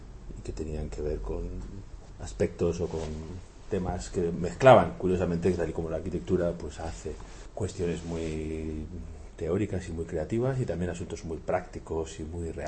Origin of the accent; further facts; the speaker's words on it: El Escorial, Community of Madrid, Spain; Yo soy del Escorial. El Escorial, cuando dices que no eres de Madrid, pero del Escorial, todo el mundo se ríe